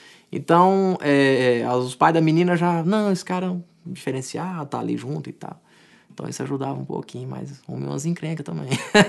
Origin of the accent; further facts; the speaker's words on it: Campina Verde, Minas Gerais, Brazil; Primo, irmão, amigos de infância que a gente tocava lá em Campina Verde, brincava junto e tal.